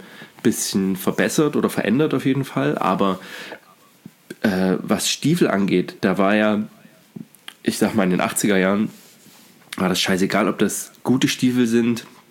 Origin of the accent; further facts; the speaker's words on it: eastern Germany, Germany; in meiner Heimatstadt im Osten